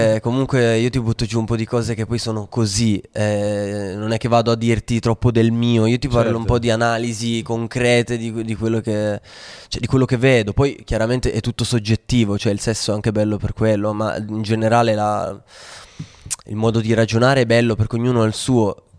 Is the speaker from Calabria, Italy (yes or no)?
no; Alpignano, Piedmont, Italy; also born or lived in Voghera; Poi, in realtà, io sono cresciuto in provincia di Torino, in un paesino di Alpignano.